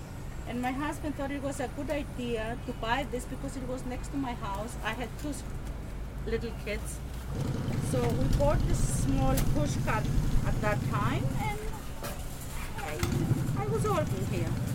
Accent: Thessaloniki, Central Macedonia, Greece; And I grew up there. I grew up with those things. So they were very, very familiar for me. I'm from Thessaloniki, so if you go to Thessaloniki and you ask for a pita with everything on

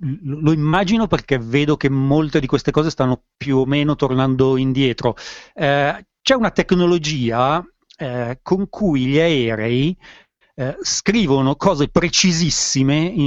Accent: Bedonia, Emilia-Romagna, Italy; Sono cresciuto a Bedonia.

